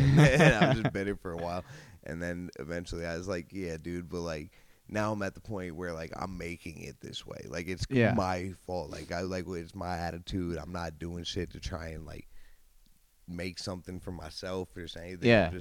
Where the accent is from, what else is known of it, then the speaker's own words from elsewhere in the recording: New York, United States; Okay. West Bath. Yeah. shout out West Bath.